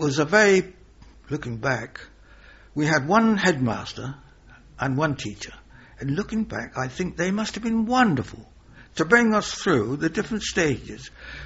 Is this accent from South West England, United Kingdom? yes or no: yes; Whitley, South West England, United Kingdom; born there; I was born in Whitley, in near Melksham, Wiltshire.